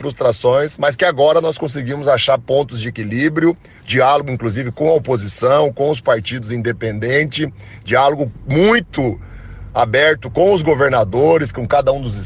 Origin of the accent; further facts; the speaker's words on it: Cruzeiro do Oeste, Paraná, Brazil; Domingo eu sou recebido lá na minha cidade, em Cruzeiro do Oeste, pela minha família, pelos meus amigos.